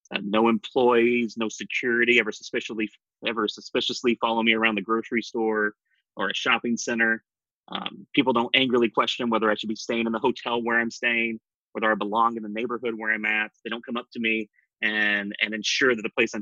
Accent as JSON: {"language": "English", "region": "Appalachia", "country": "United States", "tie": "born or raised there", "said": "I grew up very poor. I grew up in a trailer park. My mom had me when she was 15. I grew up in Appalachia."}